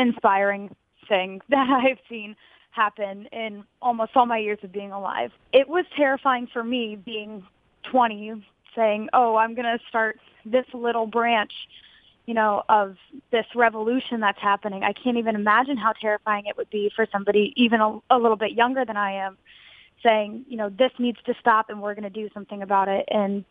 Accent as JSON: {"language": "English", "region": "Maryland", "country": "United States", "tie": "born or raised there", "said": "And then in my hometown in Maryland, there was a mall shooting right there"}